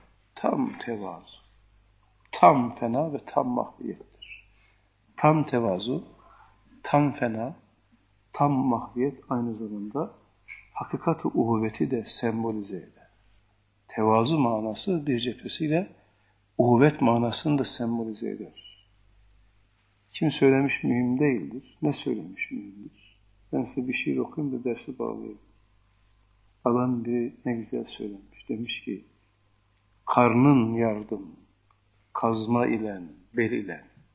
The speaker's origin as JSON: {"language": "Turkish", "region": "Erzurum", "country": "Turkey", "tie": "born or raised there", "said": "Biz çocukluğumuz şeyde geçti. Sen Erzurum bilirsin. Bizim çocukluğumuz Erzurum'da geçti."}